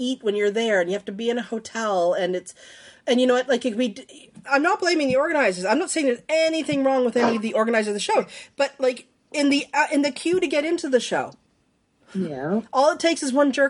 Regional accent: Canada; And I'm Canadian, so I didn't know.

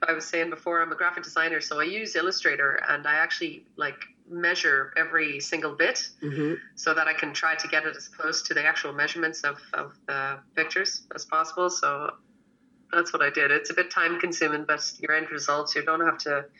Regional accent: Canada; The funny thing is, like, I'm Canadian, right?

